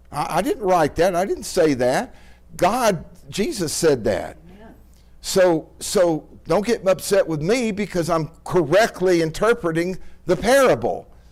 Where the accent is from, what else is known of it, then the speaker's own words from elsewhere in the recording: Texas, United States; No, any more than I'm from Texas.